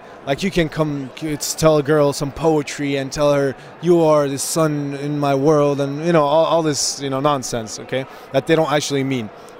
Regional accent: Gaza City, Gaza Strip, Palestine; one day my family decided to take us back to Gaza City. Right? I'm from Gaza City. And when I went there, I lived there for almost 10 years.

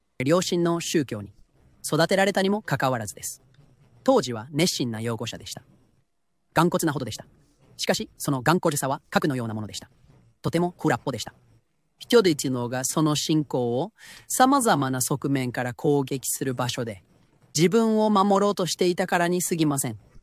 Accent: Toronto, Ontario, Canada; 私はトロントで生まれ育ちましたが、家族はインドの背景を持っています。私の人生はカナダの文化と家庭におけるインドの文化が混ざり合っていました。

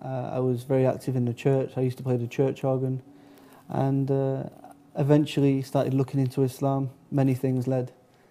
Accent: Manchester, North West England, United Kingdom; So, but I'm born and bred in Manchester, England.

